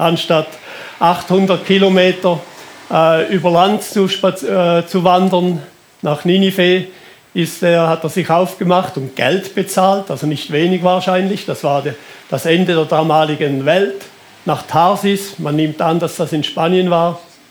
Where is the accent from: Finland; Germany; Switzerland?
Switzerland; Wir könnten uns da als Schweizer Christen sehr schnell täuschen